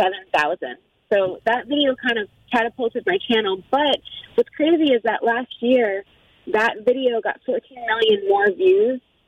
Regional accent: New York City, New York, United States; send love to my hometown. I miss New York a lot, and, you know, my roots are there. You know, it's made me who I am today.

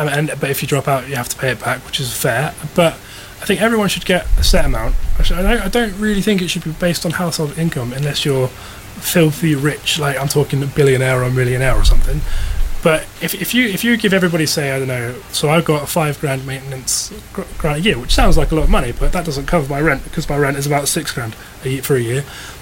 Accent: South East England, United Kingdom; we're here for one day, we're from the Isle of Wight, let's find a property

